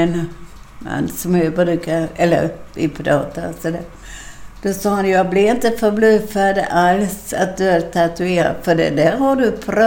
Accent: Bjuv, Skåne, Sweden; born or raised there

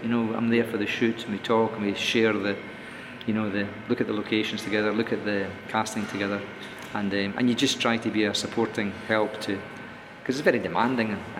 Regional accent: Scotland, United Kingdom; I'm Scottish, but I like the name.

